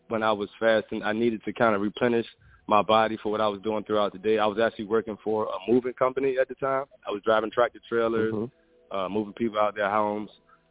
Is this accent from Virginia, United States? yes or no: yes; Richmond, Virginia, United States; I grew up in Richmond. I lived in Churchill for a minute and then grew up on the south side.